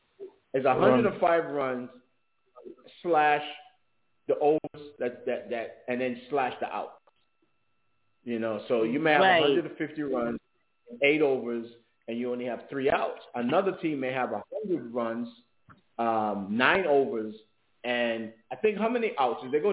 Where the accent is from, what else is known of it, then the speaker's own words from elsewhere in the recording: St. Kitts & Nevis; born there; I was trying to tell people that I was born in St. Kitts, but I grew up in St. Mark